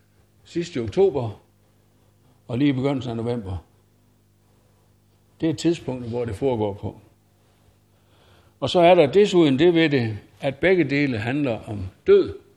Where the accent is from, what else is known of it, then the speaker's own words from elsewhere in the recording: Ejsing, Central Denmark Region, Denmark; also born or lived in Sevel; Der, hvor jeg er vokset op, ikke så langt herfra, i Ejsing og i Sevel, der var der ikke sådan mange rige mennesker.